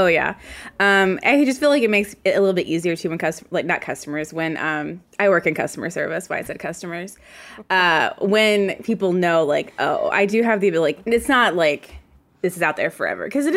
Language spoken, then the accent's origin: English; Virginia, United States; And then I'm like, yeah, I'm from Virginia. Virginia has like multiple sects or like vernaculars of their own Southern accent.